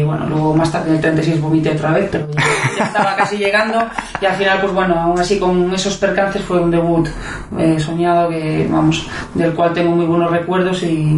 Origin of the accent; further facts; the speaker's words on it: Sarria, Galicia, Spain; yo estaba de aquellas en el instituto de mi pueblo, de allí de Sarria